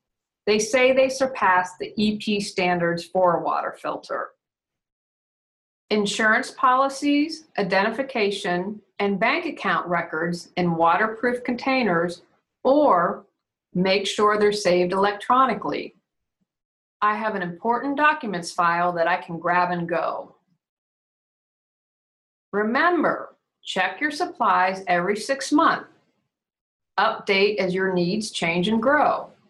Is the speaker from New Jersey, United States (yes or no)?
no; Wheeling, West Virginia, United States; And finally, my hometown, Wheeling, West Virginia, and other parts of West Virginia were hit with floods at the end of July.